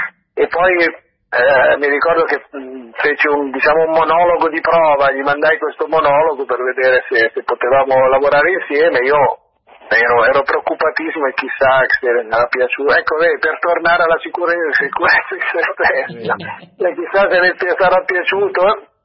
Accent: Milan, Lombardy, Italy; Io sono nato e cresciuto a Milano, anche se sono figlio di siciliani.

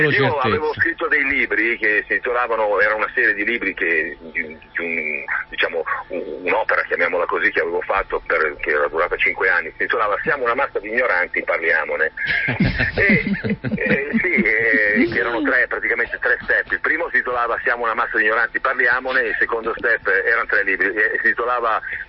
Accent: Lombardy, Italy; il parroco del mio paese, io vivevo in questo paese alle porte di Milano, che veniva a farci l'ora di religione

